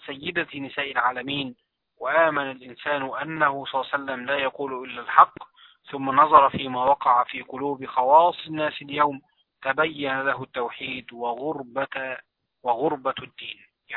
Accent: Mansoura, Dakahlia, Egypt; يعني لو واحد وقت طلع في مكان مثلا زي عندنا في المنصورة كده

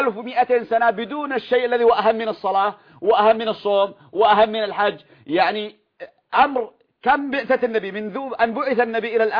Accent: Yemen; عندنا في اليمن،

